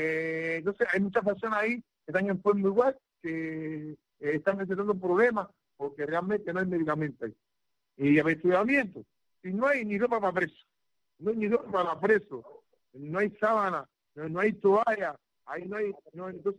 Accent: Cuba; he dado paso al frente como un cubano y lo seguiré dando por la libertad del pueblo de Cuba.

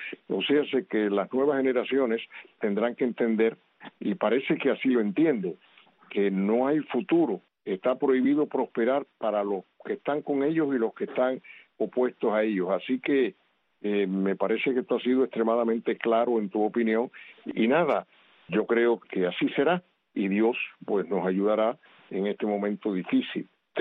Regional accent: Cuba; moved away; Somos nosotros los cubanos los que tenemos que dar al traste

